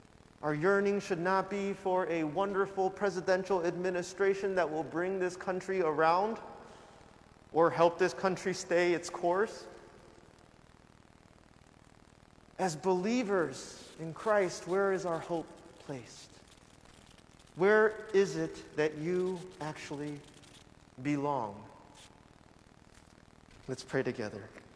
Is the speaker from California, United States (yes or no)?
yes; California, United States; about my background, about how I grew up in California